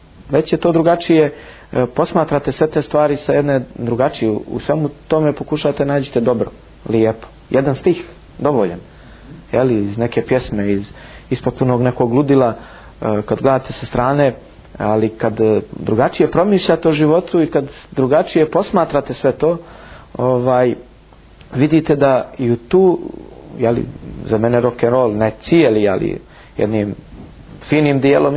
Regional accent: Montenegro; mi smo bili svi iz Crne Gore tu

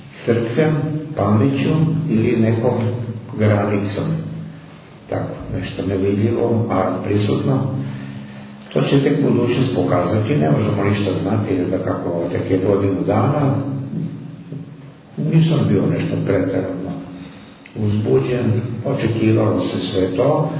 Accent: Belgrade, Serbia; kuća bila tradicionalno religiozna, mi smo iz Beograda i otac i majka i ja.

